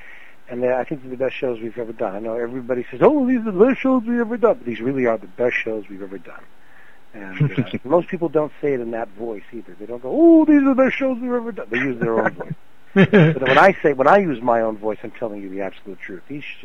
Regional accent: Canada; I'm from Canada, where it's very, very cold

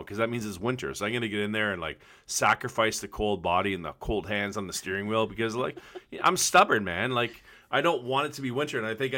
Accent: Ontario, Canada; But the difference out here versus Ontario, because I grew up in Ontario skiing.

